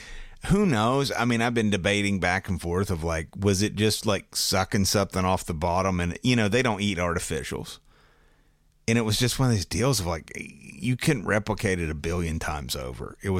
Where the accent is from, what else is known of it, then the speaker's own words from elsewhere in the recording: West Virginia, United States; from West by God, Virginia.